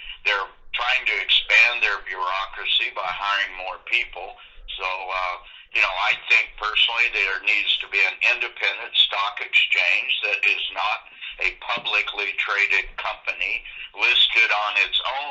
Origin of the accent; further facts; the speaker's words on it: United States; I'm an American, so we're used to one regulatory agency